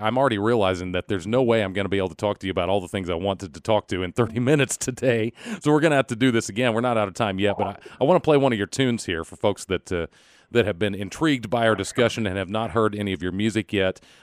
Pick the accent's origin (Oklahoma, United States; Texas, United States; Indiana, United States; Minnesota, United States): Texas, United States; Since we're notably Texan here, we like to know about all those Texas connections we can hear about.